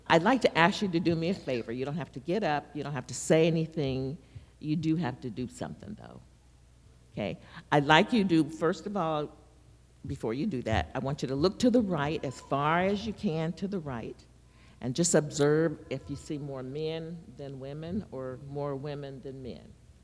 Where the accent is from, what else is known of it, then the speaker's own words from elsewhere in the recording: Stockton, California, United States; now in Sacramento, United States; I was raised in Stockton. Down the road. Moved up here to Sacramento when my oldest daughter, after she came to Sac State, my husband and I moved up here.